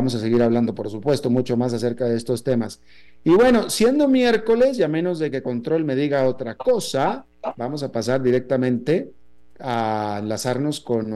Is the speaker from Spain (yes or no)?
no; northern Mexico, Mexico; porque en el norte de México, que es de donde yo vengo, el tipo de calor es un calor seco.